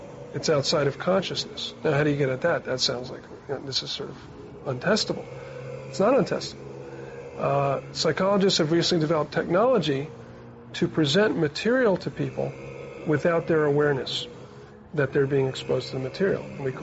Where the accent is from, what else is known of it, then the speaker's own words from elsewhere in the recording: New York, United States; I'm a New Yorker. I'm from New York.